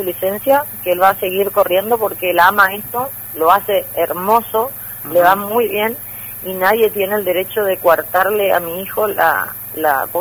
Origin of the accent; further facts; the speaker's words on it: Apóstoles, Misiones, Argentina; nuestro miedo era la ruta que él tenía que volver a Apóstoles, porque somos de Apóstoles.